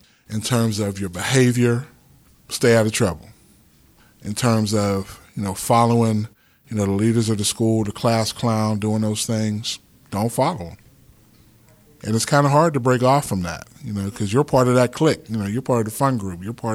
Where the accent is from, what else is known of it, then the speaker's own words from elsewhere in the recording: Homestead, Pennsylvania, United States; I was born and raised in the Homestead area. I went to Steel Valley High School.